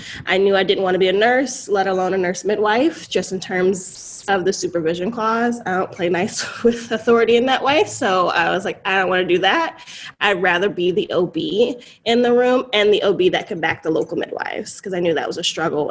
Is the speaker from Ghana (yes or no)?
no; North Carolina, United States; now in Los Angeles, United States; because I was from North Carolina and we have urban areas, but not really. Like our cities are not cities.